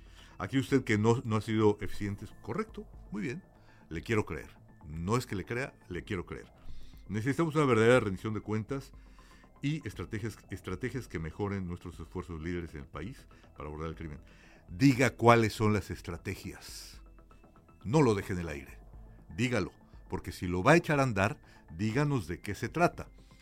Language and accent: Spanish; Mexico; Cuando era niño, había una marca en México, creo que ya no existe.